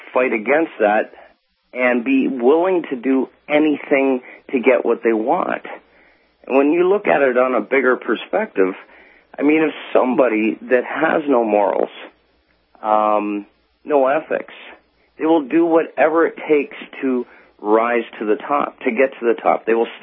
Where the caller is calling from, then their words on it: Canada; Like, I'm calling from Canada.